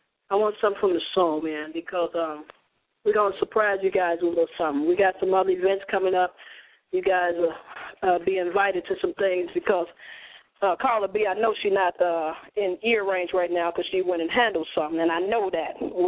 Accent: Chicago, Illinois, United States; You guys know I'm from Chicago.

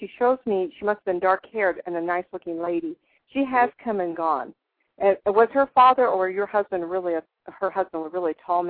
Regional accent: California, United States; I'm from California and moved to the desert about 3 years ago.

